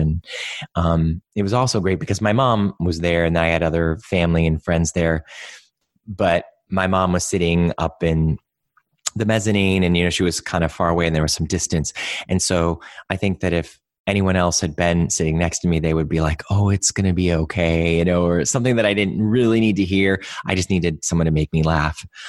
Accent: Cleveland, Ohio, United States; And, you know, I grew up in Cleveland, not too far from where you guys are.

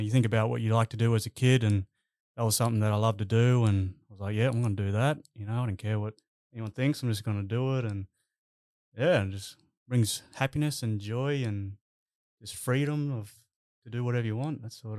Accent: Coffs Harbour, New South Wales, Australia; born and raised in Coffs Harbour, New South Wales there. And, it was a good upbringing. I just, a nice little town on the beach and played footy.

